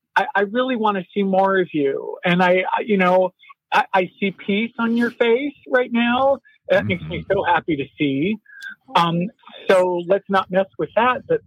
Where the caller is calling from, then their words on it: Studio City, California, United States; Studio City.